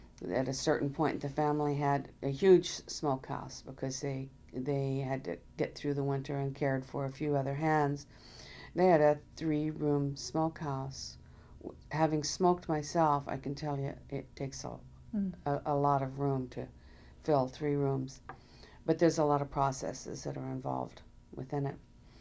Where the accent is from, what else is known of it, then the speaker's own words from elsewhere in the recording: Taos, New Mexico, United States; also born or lived in Tulsa, Oklahoma; I was born in Tulsa, Oklahoma, and I lived here until I was 7 years old, and then the family moved to Taos, New Mexico.